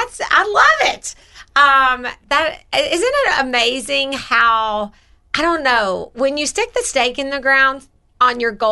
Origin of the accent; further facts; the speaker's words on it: Mobile, Alabama, United States; I'm from Mobile, Alabama, so okay. I'm from down there.